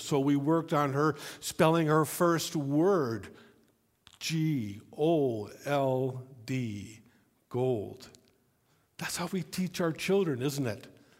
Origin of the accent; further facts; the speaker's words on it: United States; since I grew up in the States, I didn't really get any Dutch.